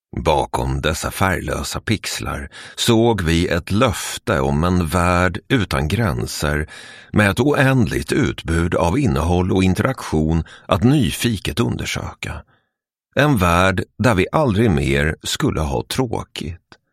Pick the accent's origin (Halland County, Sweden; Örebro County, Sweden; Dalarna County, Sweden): Örebro County, Sweden; Örebro; När jag växte upp var stadsbiblioteket i Örebro en fristad